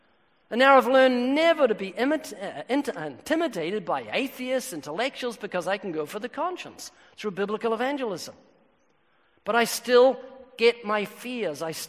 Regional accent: Texas, United States; I ran. I'm from Texas. I ran a race.

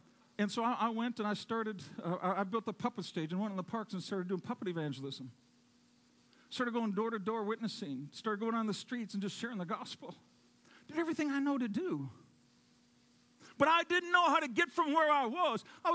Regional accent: Bradford, Minnesota, United States; growing up in Bradford, Minnesota, population 97. I went to Wisconsin twice and South Dakota twice.

